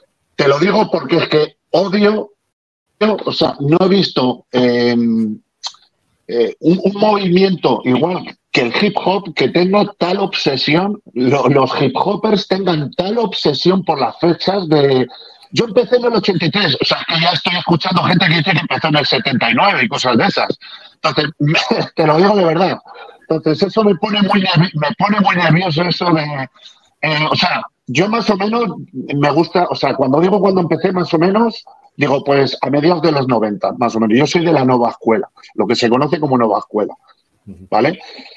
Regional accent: Salamanca, Castile and León, Spain; imagínate a Salamanca, vienen todavía con un poquito, que yo soy de Salamanca, venían con un poquito más de retraso.

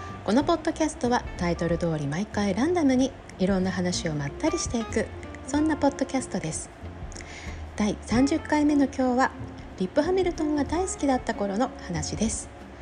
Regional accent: Hokkaido, Japan; now in New York, United States; 私北海道出身なので、札幌も小樽とかに行けばね、ビーチはあるんですけれども

